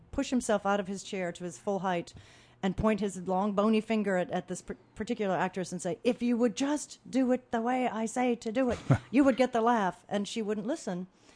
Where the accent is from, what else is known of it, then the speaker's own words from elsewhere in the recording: Illinois, United States; I grew up in Illinois, near St. Louis, and this summer I'm actually going back to my roots and my people.